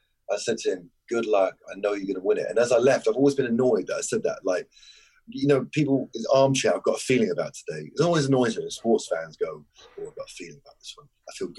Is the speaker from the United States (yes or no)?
no; London, United Kingdom; where I grew up in, I grew up in North London and was very, very homophobic.